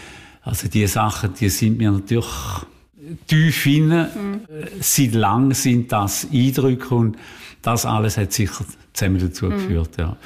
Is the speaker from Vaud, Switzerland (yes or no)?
no; Tägerwil, Thurgau, Switzerland; also born or lived in Kreuzlingen; Ich bin in Kreuzlingen geboren, 1953. Meine Eltern sind, als ich zweijährig war, sind sie dann auf Tägerwil in Trauben gezogen, also dort neben dem Restaurant Ochsen. Und dort habe ich meine Kindheit verbracht